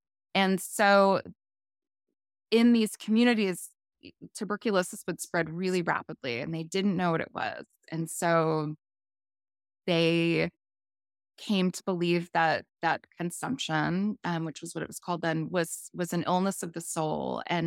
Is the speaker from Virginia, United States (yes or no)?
no; Rhode Island, United States; And then I'm from Rhode Island